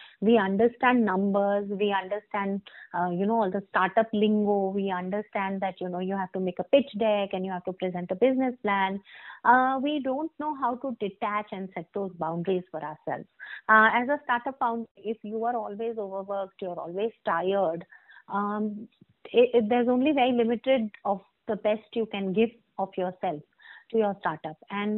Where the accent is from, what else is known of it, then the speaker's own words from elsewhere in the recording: India; And as an Indian girl and someone who's been raised in a very conservative society, boundaries are never taught to you.